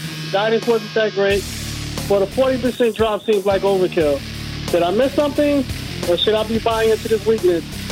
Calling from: Maplewood, New Jersey, United States; Yeah, I'm out here in Maplewood. I'm not too far from you.

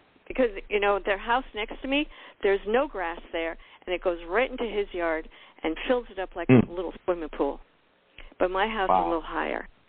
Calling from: Miami, Florida, United States

